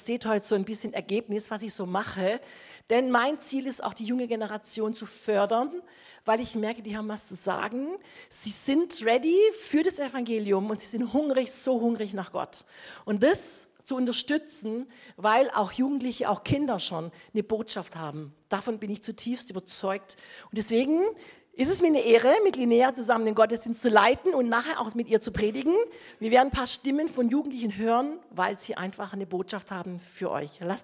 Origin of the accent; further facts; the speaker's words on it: Großaldorf, Baden-Württemberg, Germany; accent: Hohenlohe; ich bin hier in Großaldorf aufgewachsen.